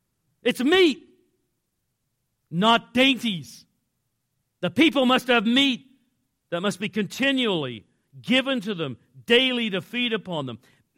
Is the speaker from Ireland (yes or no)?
no; England, United Kingdom; growing up in England